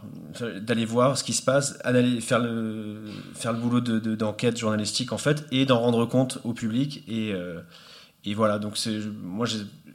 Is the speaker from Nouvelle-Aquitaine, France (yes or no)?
yes; Nouvelle-Aquitaine, France; Moi je viens d'un petit village de Gironde dans le sud-ouest de la France